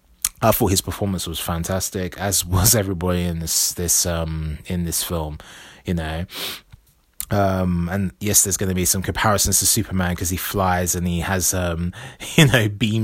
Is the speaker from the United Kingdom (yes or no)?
yes; London, United Kingdom; I recognized a lot of the sites as a Londoner